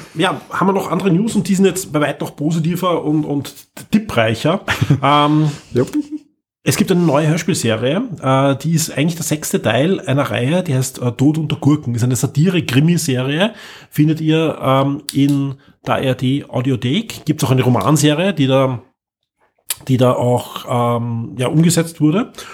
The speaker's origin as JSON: {"language": "German", "country": "Austria", "tie": "born or raised there", "said": "Wie gesagt, ich bin ja jemand, der in Österreich aufgewachsen bin."}